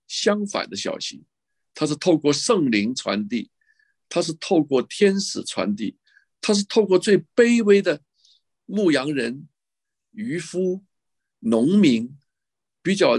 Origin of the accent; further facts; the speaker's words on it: China; 你想想，你我从小到大，我们在中国大陆长大